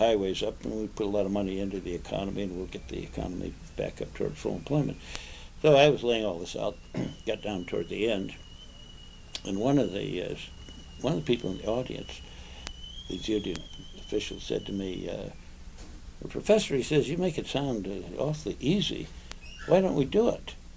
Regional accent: West Coast, United States; I came from the West Coast, and by the time I got here, I'd already done that one book

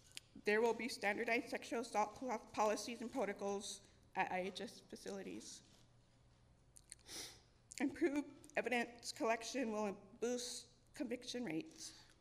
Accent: St. Francis, South Dakota, United States; from St. Francis, South Dakota, where I grew up.

